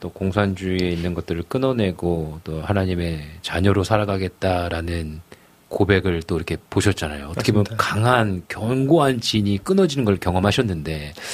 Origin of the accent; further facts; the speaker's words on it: South Korea; 그럼에도 이제 뼛속까지 한국인이다 보니 그 문화 안에 들어가는 것 자체가 쉽지가 않더라고요.